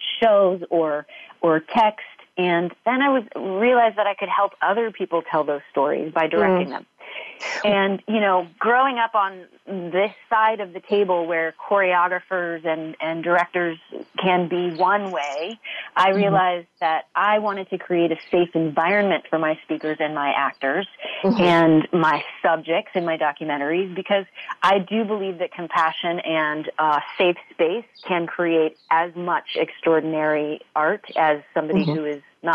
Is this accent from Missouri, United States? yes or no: yes; Missouri, United States; also born or lived in New York City; I grew up in Missouri, moved to New York City to pursue my career as a professional dancer